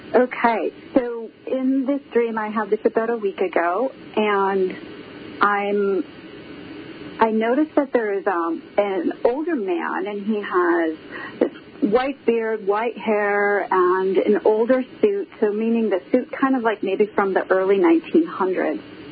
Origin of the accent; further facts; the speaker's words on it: St. Paul, Minnesota, United States; Well, J.J. Hill is actually lived in my hometown in St. Paul, Minnesota